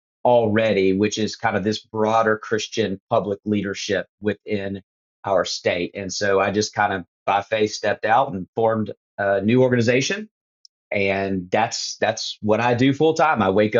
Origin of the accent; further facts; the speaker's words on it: Kentucky, United States; I'm born and raised in Kentucky, love Kentucky, and Kentucky's my passion.